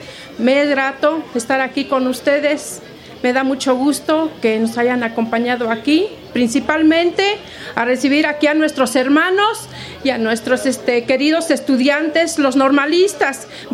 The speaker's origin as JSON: {"language": "Spanish", "region": "Hidalgo", "country": "Mexico", "said": "porque yo soy de Hidalgo, déjenme decirles"}